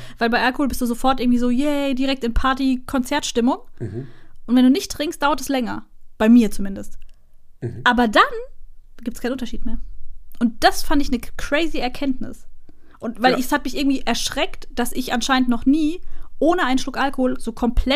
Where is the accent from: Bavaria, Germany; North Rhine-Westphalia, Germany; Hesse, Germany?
Hesse, Germany; Da, wo ich herkomme, ich komme von der Bergstraße